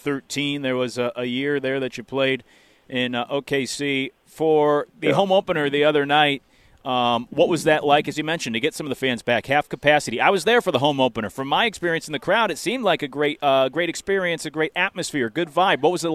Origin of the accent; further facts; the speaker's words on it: Portland, Oregon, United States; also born or lived in Connecticut; So from growing up in Portland, looking back at Oregon